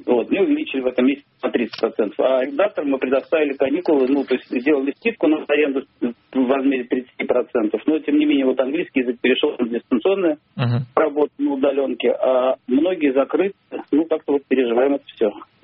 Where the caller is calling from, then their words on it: Moscow, Russia; я из Москвы.